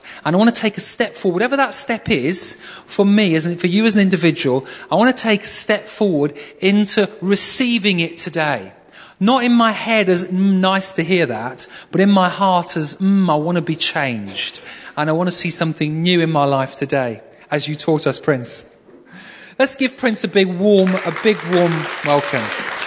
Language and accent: English; Yorkshire and the Humber, United Kingdom; I'm from Yorkshire, so I felt kind of on home ground, as it were.